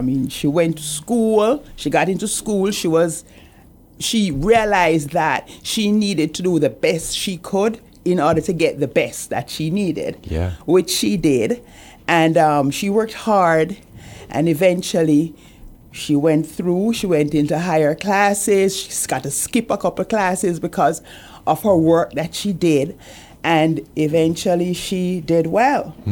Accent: Saint Andrew, Jamaica; now in Guam; I'm from Jamaica.

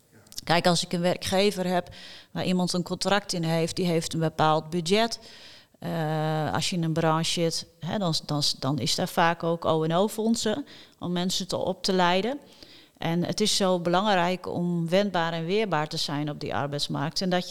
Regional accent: Oosterwolde, Friesland, Netherlands; ik ben opgegroeid in Oosterwolde.

